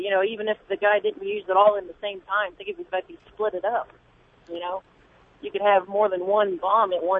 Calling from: Virginia, United States; I'm calling from Virginia right now. I'm a truck driver.

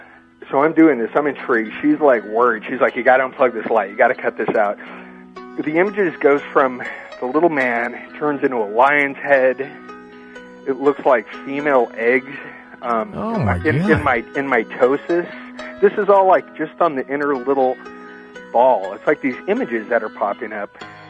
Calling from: Oceanside, California, United States; I'm from Oceanside.

